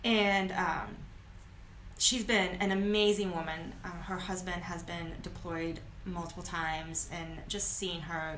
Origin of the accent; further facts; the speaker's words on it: Ohio, United States; now in Charlotte, United States; I moved from Ohio, actually, just south of Cleveland. I say just south, but it's actually like an hour and a half south. And there's like little towns, and then there's like a little bit of nothing, and then like in the hole, that's where I'm from.